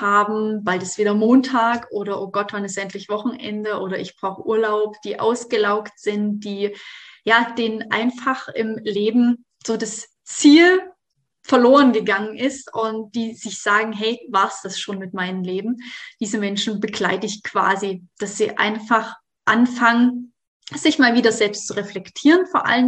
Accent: Thuringia, Germany; moved away as an adult; now in Stuttgart, Germany

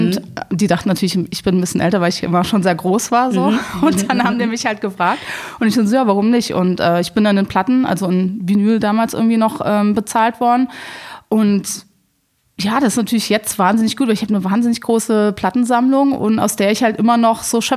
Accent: Berlin, Germany; moved away; In Prenzlauer Berg.

